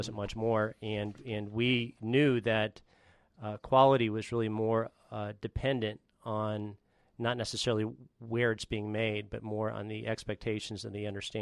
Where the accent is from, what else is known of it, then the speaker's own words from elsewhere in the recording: Wisconsin, United States; Well, I grew up outside of Milwaukee, about 30 minutes outside of the city on a lake called Pewaukee Lake. It's a sailing lake.